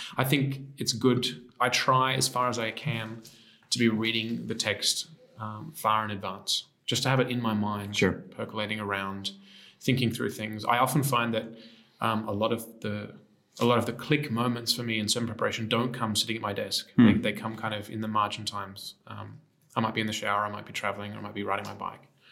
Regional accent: Australia; I grew up in the Anglican Church in Australia.

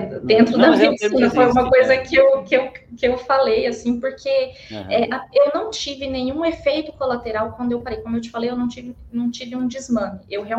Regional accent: Minas Gerais, Brazil; now in São Paulo, Brazil; Eu sou mineira, não sou aqui de São Paulo, sou mineira, mas casei com um paulista e vim parar aqui na capital.

